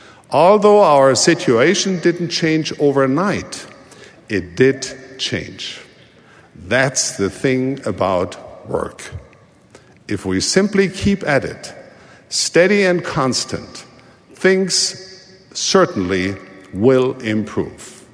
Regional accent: East Germany, Germany; accent: East German; Because I was a refugee and because of my East German accent at the time, other children often made fun of me and called me names that deeply hurt.

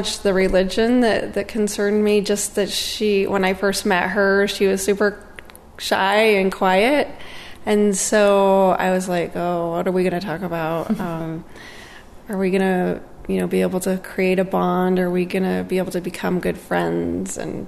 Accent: Salt Lake City, Utah, United States; I'm white. I'm from Salt Lake City, and I'm Mormon.

